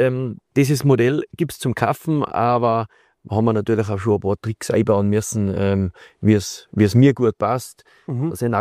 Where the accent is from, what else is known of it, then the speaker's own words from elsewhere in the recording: Tyrol, Austria; Bei uns in Tirol ist natürlich die Steirische schon weit verbreitet, bei die ganzen Musikanten.